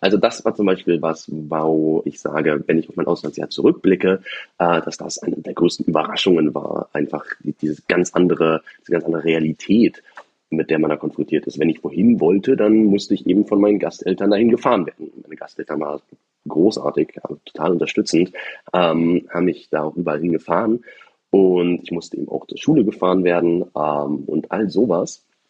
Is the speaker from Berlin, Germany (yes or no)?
yes; Berlin, Germany; Ich lebe in einer Großstadt, ich bin Berliner